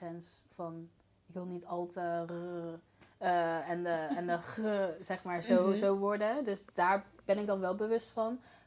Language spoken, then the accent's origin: Dutch; North Brabant, Netherlands; Wij zijn allemaal, alle drie komen we uit Brabant.